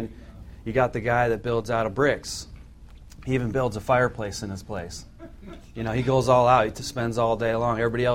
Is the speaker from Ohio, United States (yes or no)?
no; Iowa, United States; because I too am from the Midwest like Larry and Pat, and I was never a farmer, but when I tell people I'm from Iowa, I might as well have been a farmer